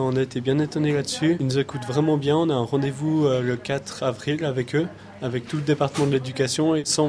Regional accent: Switzerland; je viens de Suisse.

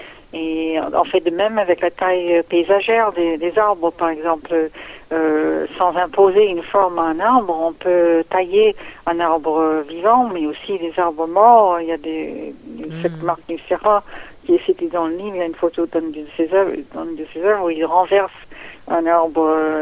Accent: Canada; now in France; vous entendez bien mon accent, je suis pas d'ici, même si je suis d'ici, je suis canadienne d'origine, mais j'habite ici depuis 74, donc ça fait quand même un petit moment. Ici, pour moi, c'est pas le Languedoc-Roussillon, mais c'est tout près, c'est dans le sud de l'Ardèche.

